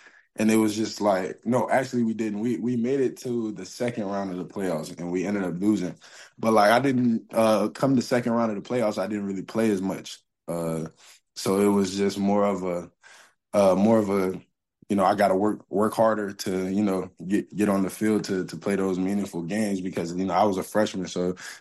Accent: Portsmouth, Virginia, United States; I'm from Portsmouth, Virginia. It's like more of the 757 area.

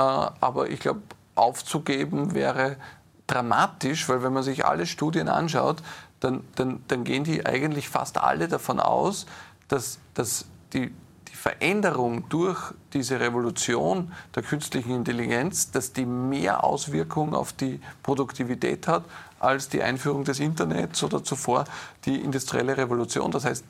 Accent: Austria; Und als Österreicher hoffe ich sehr, dass Europa auch wieder die Kraft entwickelt, wieder eine wirtschaftsfreundlichere Politik zu machen

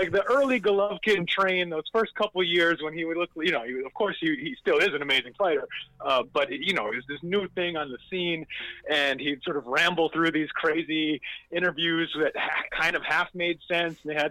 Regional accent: New York, United States; I was back home. I'm from New York. I was living in the city back when he fought his first HBO fight in 2012

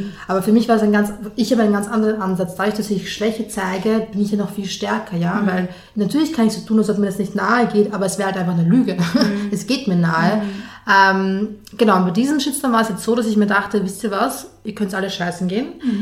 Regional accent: Lower Austria, Austria; now in Vienna, Austria; Wien war der erste Ort, den ich zu Hause nennen konnte. Ich bin in Niederösterreich aufgewachsen und ich hatte eine tolle Kindheit.

